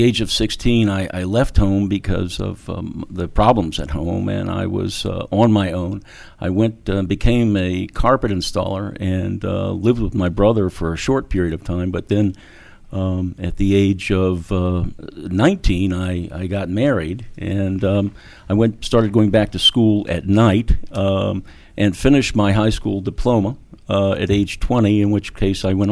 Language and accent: English; Maryland, United States; I'm from suburban Maryland.